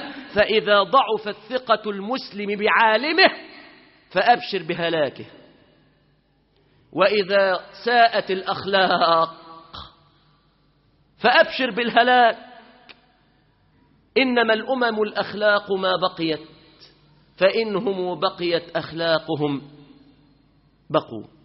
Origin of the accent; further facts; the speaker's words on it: Egypt; اللهم احفظ بلادنا مصر، اللهم احفظها من كل فتنة وسوء